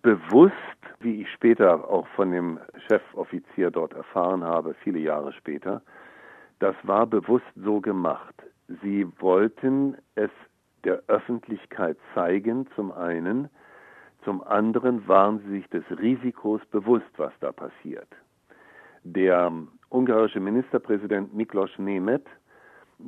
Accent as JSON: {"language": "German", "region": "Berlin", "country": "Germany", "said": "dass ich vor Ort als Berliner sofort begriffen habe, hier ist ein Loch."}